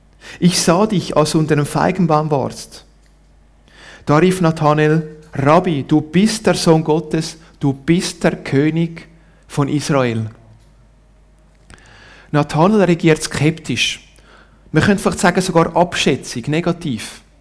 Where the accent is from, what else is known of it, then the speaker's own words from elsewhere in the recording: Ticino, Switzerland; Und klar, wenn man mich hört reden, sagt, du bist ein Zürcher. Aber ich bin ein Tessiner und sage dann, hey, du kannst schon zu Zürich sagen, was du willst, ich bin Tessiner, häng's, oder?